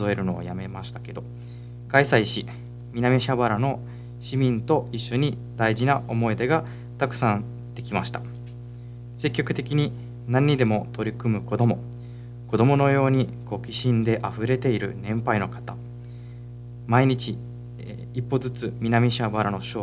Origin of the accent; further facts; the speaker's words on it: Italy; Japanese is a second language; now in Japan; 実はお盆にお祝いをしないイタリアから来た私には、故人を迎え送るという儀式はいつも不思議だと思いました。